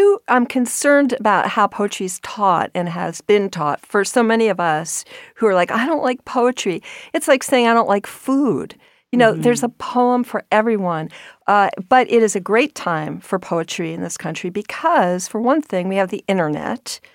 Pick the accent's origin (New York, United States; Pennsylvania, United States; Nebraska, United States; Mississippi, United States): New York, United States; But Easter Sunday had some impact because I grew up in New York.